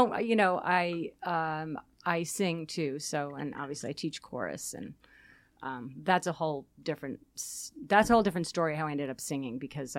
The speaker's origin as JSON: {"language": "English", "town": "Hamilton", "region": "New York", "country": "United States", "tie": "born or raised there", "said": "Hamilton, New York."}